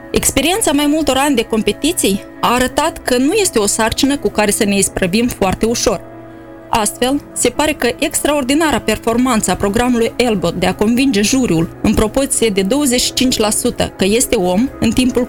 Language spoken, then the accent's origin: Romanian; Moldova; După ce am informat-o că sunt din Moldova